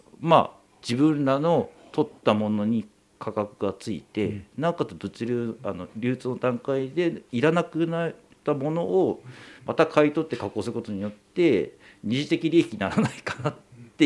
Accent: Rausu, Hokkaido, Japan; 私、はい、ここ羅臼町の出身 で、

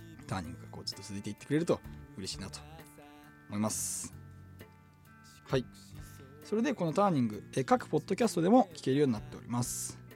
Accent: Hokkaido, Japan; メンバー全員僕と同じ十勝出身です。

